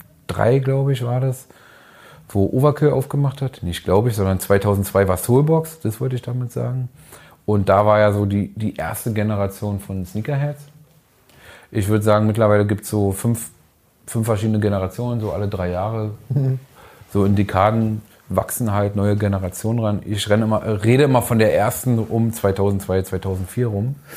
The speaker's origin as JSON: {"language": "German", "region": "Berlin", "country": "Germany", "tie": "born or raised there", "said": "Ich bin in Hohenschönhausen geboren, groß geworden."}